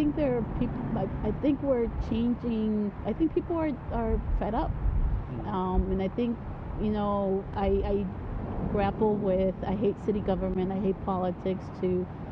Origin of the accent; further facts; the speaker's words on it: San Diego, California, United States; Although I was born in Barilogan, I lived in Barilogan. I haven't lived here for the past 6-7 years.